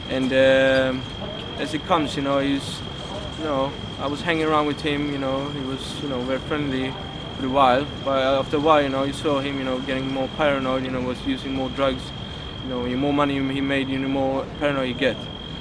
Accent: Sweden; also born or lived in Gothenburg; I'm 22 years old. I'm from Sweden. I've been a Muslim for 11 months. I was born in a town called Gothenburg, and I was grew up in a place called Bakia with my two parents, my two sisters.

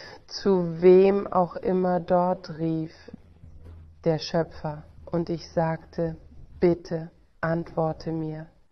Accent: Canada; Ich bin Kanadier. Ich kenne nur die Seite meiner Mutter.

